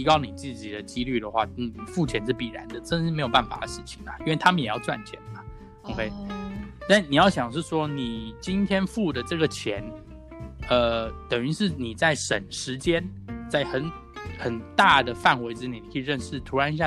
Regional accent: Taiwan; now in United States; 我们台湾例子，因为我本身台湾人，所以我经常会用台湾做例子。

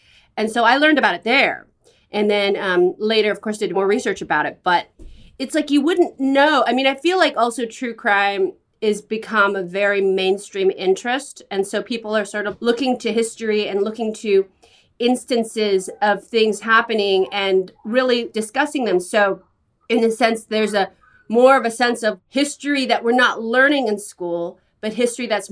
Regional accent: San Francisco, California, United States; born or raised there

